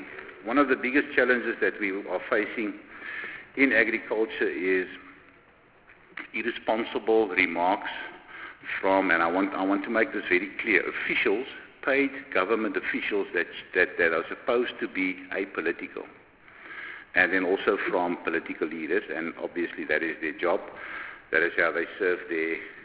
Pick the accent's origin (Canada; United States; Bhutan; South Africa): South Africa; we are excluded from being South African